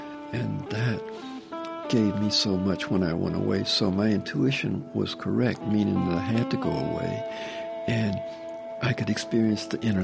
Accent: Memphis, Tennessee, United States; There was this theater in my hometown, the Handy Theater, and the bands would come to town.

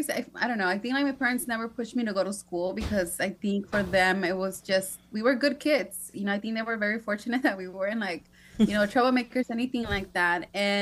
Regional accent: San Pedro, California, United States; also born or lived in Torrance; Because I remember when we lived in San Pedro, that was like our first apartment when I was born in Torrance, but we lived in San Pedro, right by the fish market. So for us, was like, you know, like, I grew up there, so I'm very proud of that.

